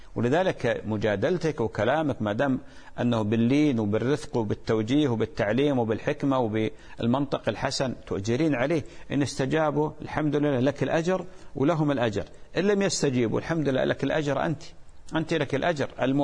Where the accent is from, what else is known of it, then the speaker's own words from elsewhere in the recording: Iraq; هناك امرأة اتصلت بي من بلدنا العراق